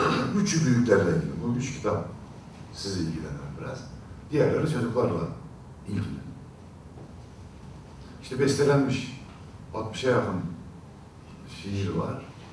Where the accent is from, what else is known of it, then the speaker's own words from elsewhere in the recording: Hatay, Turkey; Şimdi bu isim bizim oralarda vardır. Hatay ve Çukurova çevresinde erkek çocuğu olmayanlar Hatay Kırıkan'da